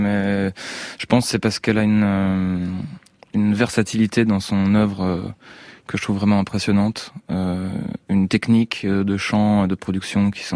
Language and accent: French; Geneva, Switzerland; born there; Je suis né à Genève, en Suisse. En 91, donc.